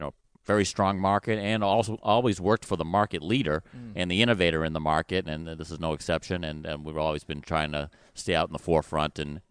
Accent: Sharon, Massachusetts, United States; Yeah, that's my hometown.

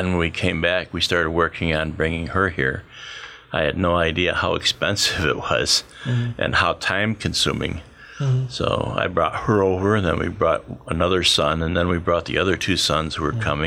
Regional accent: New York, United States; born there; I was born in New York State, and then I travel all over the country as a singer

